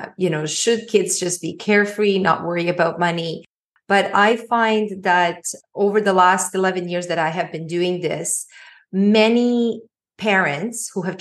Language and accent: English; Bosnia & Herzegovina; To really rewind to my early childhood, I grew up in Bosnia and we were middle class.